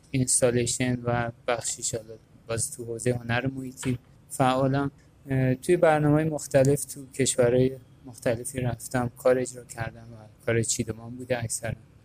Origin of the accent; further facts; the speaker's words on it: Neyshabur, Razavi Khorasan, Iran; born there; متولد نیشابورم